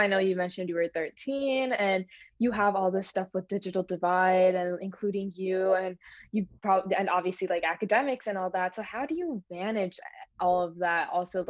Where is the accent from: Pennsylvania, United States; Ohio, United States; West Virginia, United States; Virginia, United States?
Ohio, United States; So I'm from Ohio, so I'm not sure if we just don't have them, if I'm not aware.